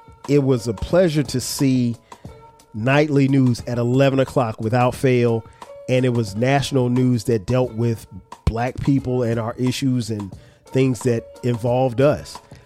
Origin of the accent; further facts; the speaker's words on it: Florence, South Carolina, United States; And for me, growing up in Florence, South Carolina, BET was everything